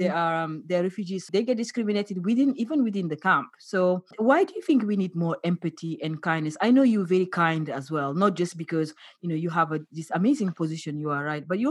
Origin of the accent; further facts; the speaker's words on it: Senegal; I had a very difficult childhood as a young girl growing up in Senegal. And I didn't go to school.